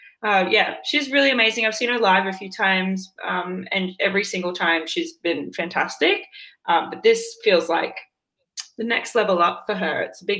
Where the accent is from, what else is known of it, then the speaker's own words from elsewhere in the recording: Queensland, Australia; I don't know, because I'm from North Queensland.